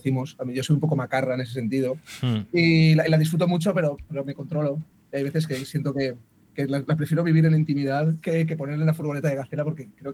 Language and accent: Spanish; Valencian Community, Spain; soy muy valenciano, también lo he de decir.